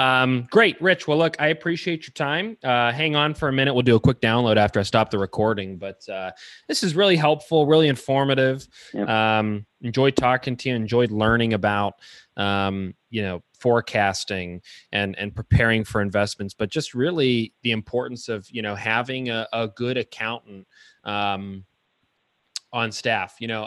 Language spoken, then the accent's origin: English; Youngstown, Ohio, United States; born there; You know, I was born in Youngstown, which isn't really Northeast Ohio.